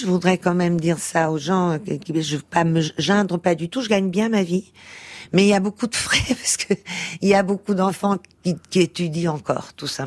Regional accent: Portugal; À mon enfance, au Portugal, à ma mère.

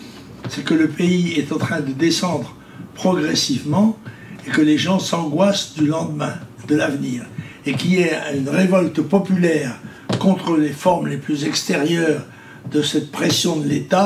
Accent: Brittany, France; Bah écoutez, je suis breton. Je suis même morbihanais à 100% de souche, comme disent les Français de fraîche date.

